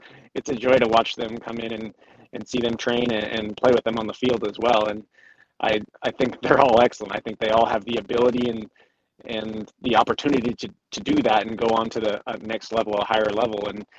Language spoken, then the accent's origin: English; Portland, Oregon, United States; And when I was in Portland, that was my hometown club. And I was there for 5 years and obviously enjoyed playing for my community that I grew up in and playing in front of my friends and family there.